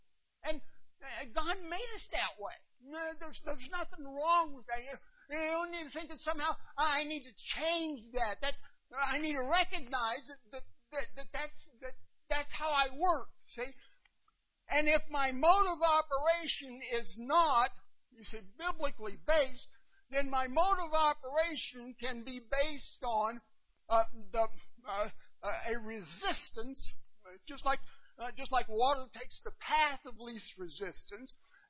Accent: West Virginia, United States; I mean, I'm from West Virginia, but I know better than that, you know?

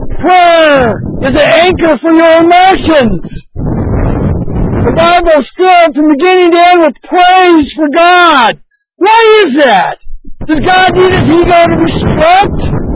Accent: Wolf Creek, United States; When I was a little kid growing up in Wolf Creek

